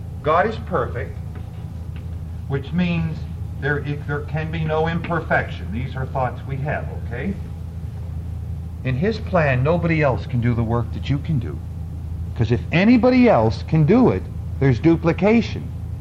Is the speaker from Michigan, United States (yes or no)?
no; Pennsylvania, United States; Now you can tell I'm from Pennsylvania. I don't have aunts. I have aunts.